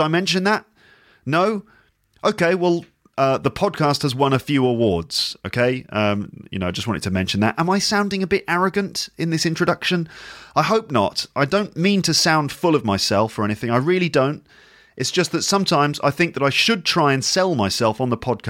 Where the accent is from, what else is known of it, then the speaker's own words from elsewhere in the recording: West Midlands, United Kingdom; also born or lived in Liverpool; I also spent many years growing up in Warwickshire, which is near Birmingham, which is in the Midlands, which is in England